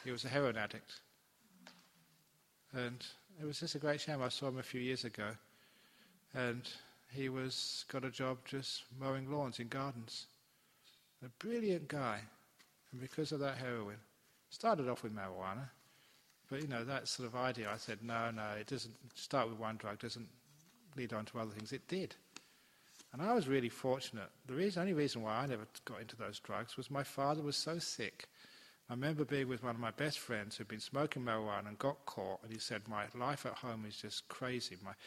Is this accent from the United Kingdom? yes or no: yes; England, United Kingdom; as soon as I came off, you know, the mother's milk, you're into tea as an English person.